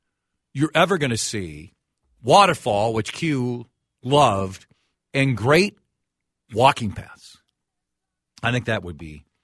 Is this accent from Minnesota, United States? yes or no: yes; Golden Valley, Minnesota, United States; My bedroom growing up in Golden Valley.